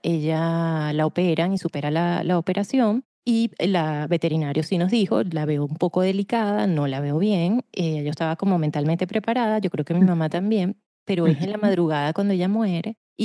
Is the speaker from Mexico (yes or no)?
no; Valencia, Carabobo, Venezuela; yo me fui a Caracas a estudiar, yo soy de Valencia.